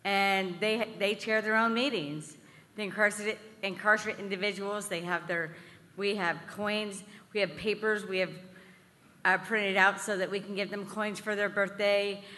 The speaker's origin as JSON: {"language": "English", "town": "Seattle", "region": "Washington", "country": "United States", "said": "I'm from Area 72, District 43 in Seattle, Washington."}